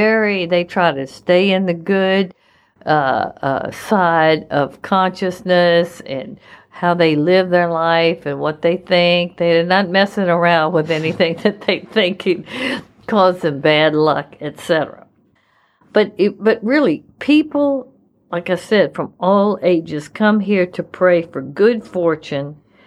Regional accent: United States; But I have to say, as an American, I felt drawn here to just pay my respects

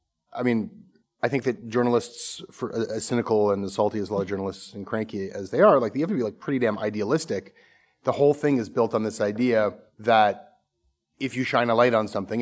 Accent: Toronto, Ontario, Canada; growing up in Toronto

